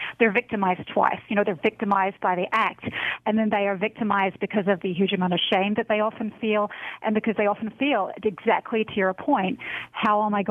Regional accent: New Zealand; Like, I grew up in New Zealand watching his shows.

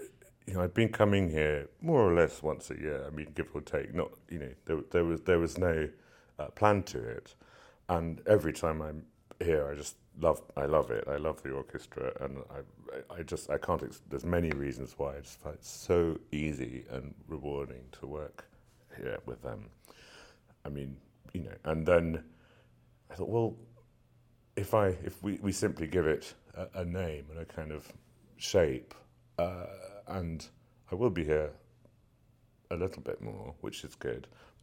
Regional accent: New York, United States; accent: English; I'm from New York. It kept coming from New York and then straight to Tanglewood, and so I remember thinking, you know, as an English person, might, this is so huge, you know.

